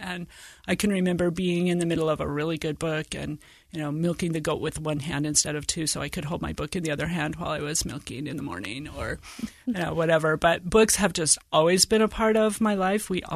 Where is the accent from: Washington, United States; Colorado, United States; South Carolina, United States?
Washington, United States; also born or lived in Virginia; And so I was born in Virginia and spent my elementary and junior high years in rural northeastern Washington, about 60 miles north of Spokane, about 40 miles south of the Canadian border.